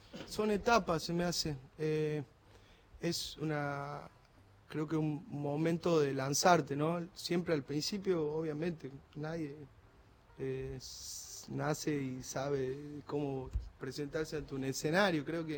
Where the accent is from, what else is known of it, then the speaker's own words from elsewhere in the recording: Jujuy, Argentina; Como somos los jujeños, maestro